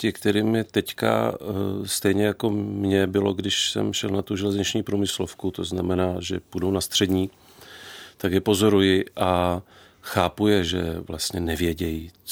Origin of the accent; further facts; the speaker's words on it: Ostrava, Moravian-Silesian Region, Czechia; podařilo se mi udělat přijímací zkoušky na stavební průmyslovku v Ostravě, odkud pocházím.